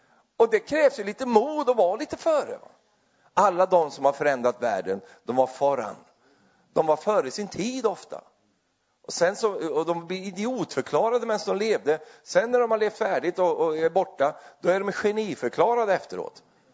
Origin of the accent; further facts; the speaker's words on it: Sweden; Det kanske inte du gör, men jag är ju svensk, jag får ju tycka om vad jag vill.